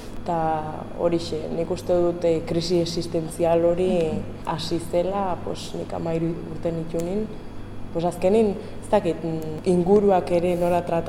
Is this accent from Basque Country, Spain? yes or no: no; Lesaka, Navarre, Spain; also born or lived in Ethiopia; jaio nintzen Etiopian, bino adoptatua naiz, Lesakan bizitu naiz, haunitz urtez, eta bueno, Lesakarra sentitzen naiz.